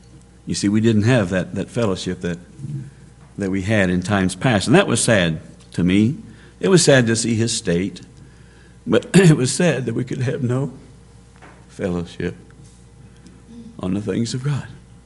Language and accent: English; United States; First of all, I'm an American. I speak English.